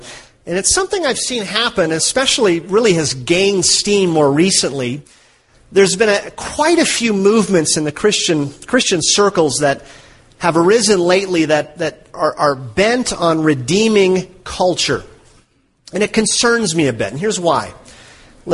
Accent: Minnesota, United States; I grew up, my brothers and I grew up in Minnesota. And we grew up in the country on a little sort of a hobby farm.

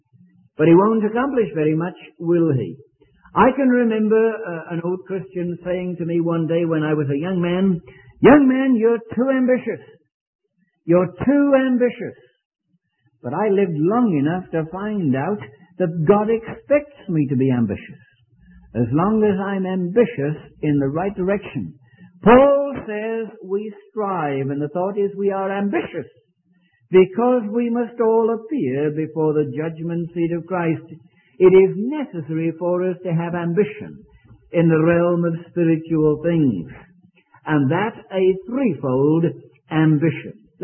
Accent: United Kingdom; Was it Sunday night I mentioned about being British and singing … … Britons never shall be slaves? And I used to sing it with the rest of Britons

